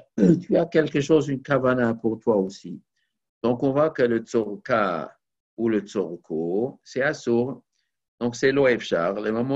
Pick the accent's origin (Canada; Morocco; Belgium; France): Morocco; chez nous au Maroc, on avait la coutume